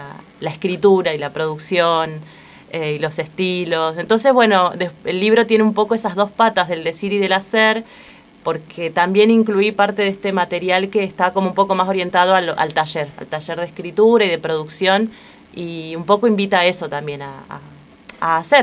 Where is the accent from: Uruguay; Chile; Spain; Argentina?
Argentina; Jujuy; Bueno, yo me crié en el norte, en Jujuy, y parte de lo que soy tiene que ver con toda esa historia.